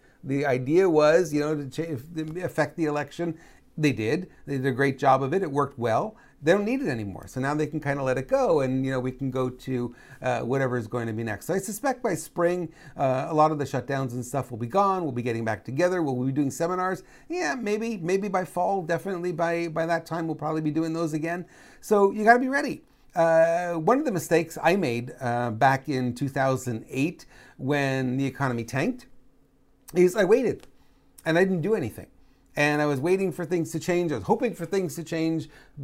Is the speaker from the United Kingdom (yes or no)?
no; Canada; I grew up in Canada, I know.